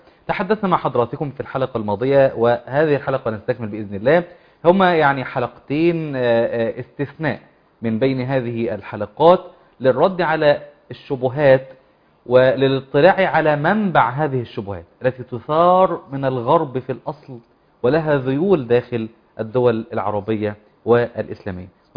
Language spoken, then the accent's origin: Arabic; Egypt; وهم أيضا يرددونها عندنا في مصر وفي الدول المسلمة